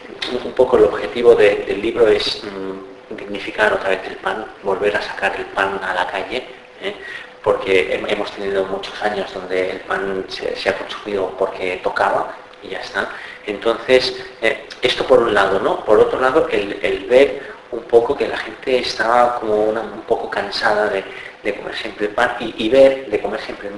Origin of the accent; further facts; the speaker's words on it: Badalona, Catalonia, Spain; born there; Yo vengo de familia panadera, nací en una panadería en Badalona, y era una panadería muy tradicional